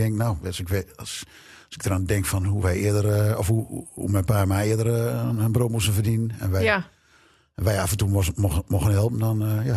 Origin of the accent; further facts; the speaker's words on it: Odoornerveen, Drenthe, Netherlands; Ja, nou, ik ben opgegroeid in Oudoornveen.